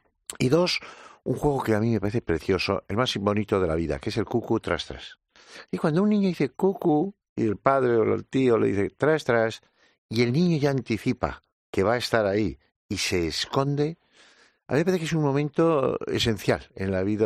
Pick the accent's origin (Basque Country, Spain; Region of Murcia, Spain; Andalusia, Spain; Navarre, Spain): Navarre, Spain; born there; en Navarra, que es donde yo nací